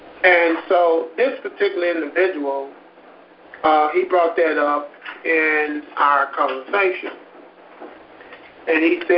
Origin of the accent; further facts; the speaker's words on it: Honeybrook, Pennsylvania, United States; I was born and raised in Honeybrook. You know, being born and raised in Honeybrook, being, you know, it's a small town